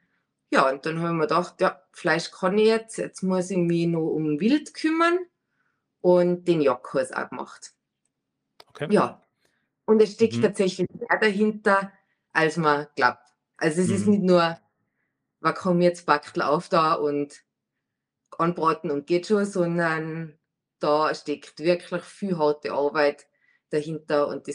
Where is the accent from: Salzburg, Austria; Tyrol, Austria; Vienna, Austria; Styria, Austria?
Tyrol, Austria; Kirchberg in Tirol; Ich komme aus Kirchberg in Tirol. Bin 32 Jahre alt.